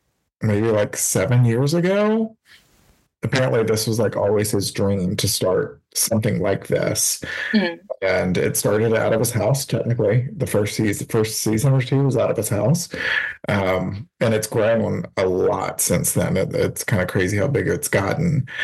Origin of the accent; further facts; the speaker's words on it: Austin, Texas, United States; from Austin, Texas